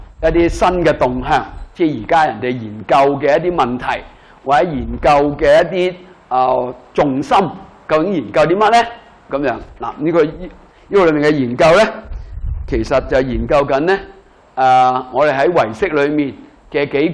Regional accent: China; 即系我哋中国人好中意咁噶嘛

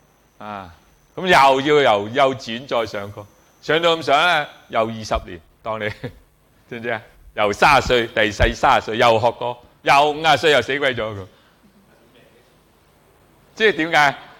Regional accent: China; 所以點解我哋中國人講死一定做鬼嘅？

